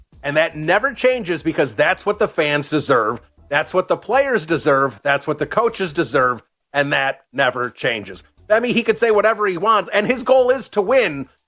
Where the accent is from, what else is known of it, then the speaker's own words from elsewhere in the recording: Chicago, Illinois, United States; I grew up in Chicago, so in theory, I should be a Notre Dame fan, but I'm not.